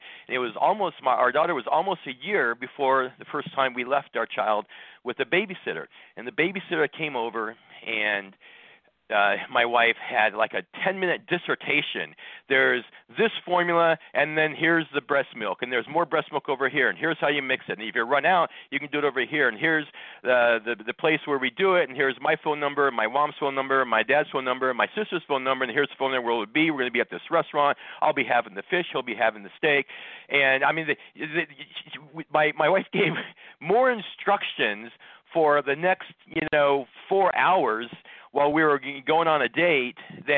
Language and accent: English; Scottsdale, Arizona, United States; born or raised there; also born or lived in Northern California